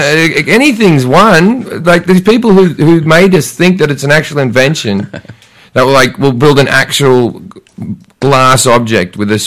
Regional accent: Australia; accent: Australian; The wrong way to say it in my accent. I just think it was me speaking like a tard. I don't think it was anything to do with being Australian.

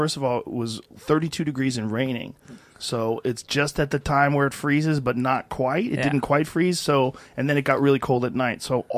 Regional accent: Massachusetts, United States; You know, I grew up in the cold. I grew up in Massachusetts.

